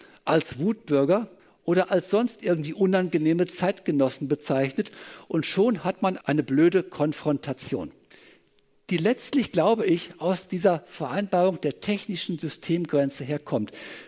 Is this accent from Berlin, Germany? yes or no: no; North Rhine-Westphalia, Germany; Ich bin aufgewachsen in Westfalen auf einem einsamen Bauernhof.